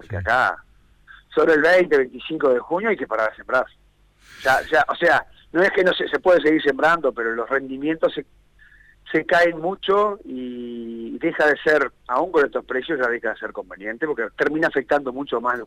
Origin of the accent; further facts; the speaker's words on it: Vichadero, Rivera, Uruguay; Cerca de Rivera, más cerca de Cerro Largo que de Rivera, del pueblito Bichadero.